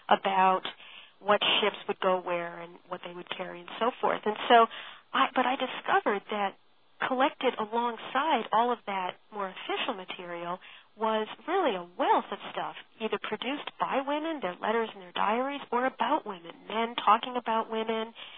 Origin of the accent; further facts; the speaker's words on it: New England, United States; And I'm from New England originally and had spent summers on the New England coast